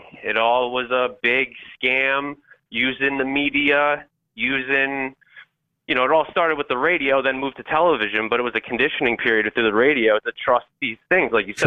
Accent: New York, United States; Well, and you know, I'm as a New Yorker, we hustle, right?

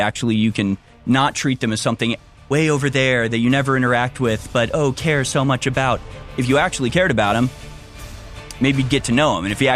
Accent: United States; I'm an American. I'm a human being. I'm a Christian. I'm a white person.

